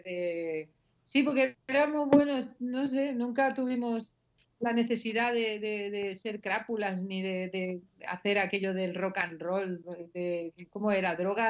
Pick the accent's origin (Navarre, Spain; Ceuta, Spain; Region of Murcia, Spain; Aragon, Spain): Region of Murcia, Spain; Yecla; moved away as an adult; now in Valencia, Spain; yo me vine a Valencia con 18 años, sí. Yo pasé mi parte de mi infancia y mi juventud en Yecla, al que considero mi pueblo